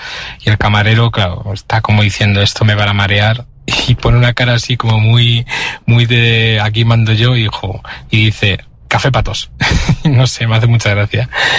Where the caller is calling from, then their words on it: Madrid, Community of Madrid, Spain; de Madrid.